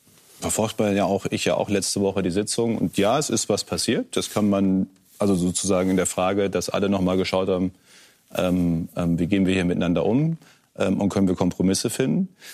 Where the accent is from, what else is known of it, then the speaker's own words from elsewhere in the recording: North Rhine-Westphalia, Germany; Ich komme ja aus Nordrhein-Westfalen.